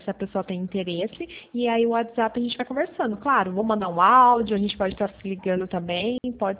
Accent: Pirassununga, São Paulo, Brazil; Eu sou daqui de Pirassununga.

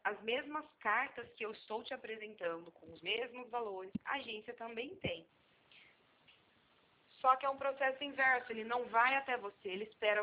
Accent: Presidente Bernardes, São Paulo, Brazil; Eu sou de Presidente Bernardes.

